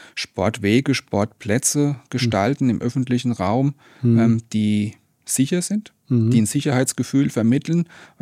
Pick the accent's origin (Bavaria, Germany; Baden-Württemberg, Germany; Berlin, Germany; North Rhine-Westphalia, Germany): Bavaria, Germany; ich komme aus Bayern